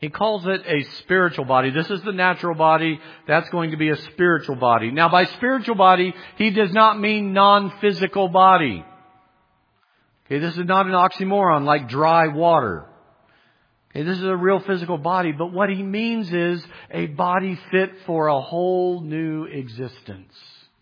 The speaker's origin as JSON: {"language": "English", "region": "Midwest", "country": "United States", "said": "Okay, I'm from the Midwest. I've seen a whole lot of stalks of corn."}